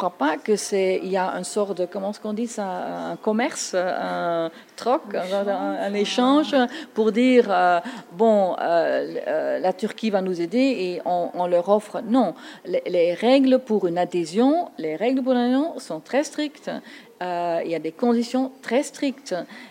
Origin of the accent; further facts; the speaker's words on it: Tongeren, Flanders, Belgium; mes parents, d'un côté, venaient de la Flandre et de l'autre côté de la Wallonie. Alors là, c'est un peu... Et je viens de Tongres, qui est la plus vieille ville de la Belgique, mais plus important, c'est 20 km de la frontière avec les Pays-Bas et 60 avec l'Allemagne.